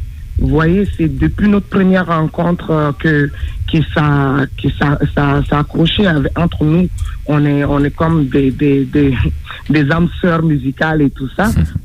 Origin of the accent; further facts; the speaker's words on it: Mali; Moi, je suis originaire du Mali. Je suis griot aussi de père et de mère.